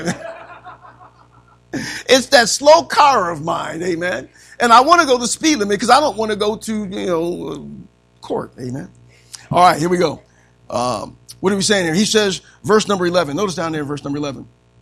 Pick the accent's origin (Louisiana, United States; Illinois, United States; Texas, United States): Illinois, United States; Joliet; born there; you'll see that I was born in Joliet, Illinois, February 28th at St. Joseph's Hospital.